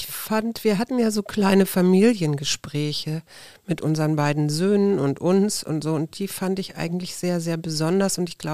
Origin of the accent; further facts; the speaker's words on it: Kleinmachnow, Brandenburg, Germany; Ich Klein Machno.